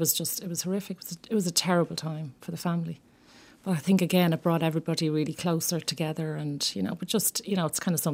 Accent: Walkinstown, Leinster, Ireland; I came from Greenhills, Walkinstown. Lived there all my life with my mum and dad and my two sisters and two brothers.

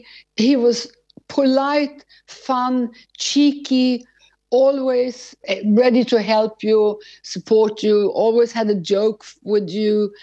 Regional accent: Sweden; moved away as an adult; you have to remember, I came from Sweden and I'd never lived with anyone.

